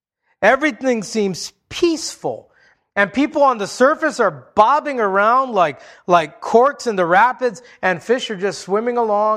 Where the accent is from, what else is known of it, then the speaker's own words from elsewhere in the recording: Hawaii, United States; You know, growing up in Hawaii, I spent a lot of time underwater.